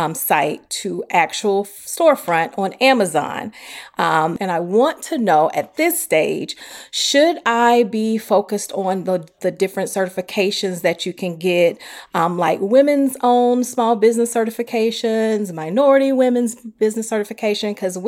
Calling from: Atlanta, Georgia, United States; from Atlanta, Georgia, the founder of Thrive 12.

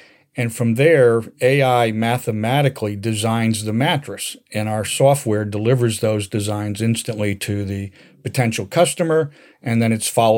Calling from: Newtown, Connecticut, United States; I'm calling from Newtown, Connecticut

